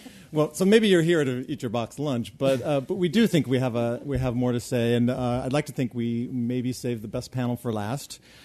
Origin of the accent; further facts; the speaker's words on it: San Francisco, California, United States; I'm from the San Francisco Fed.